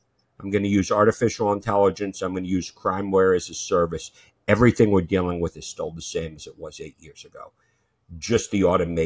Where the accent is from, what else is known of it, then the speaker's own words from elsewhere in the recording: Brooklyn, New York, United States; I'm growing up in Brooklyn, New York, raised by a single mom.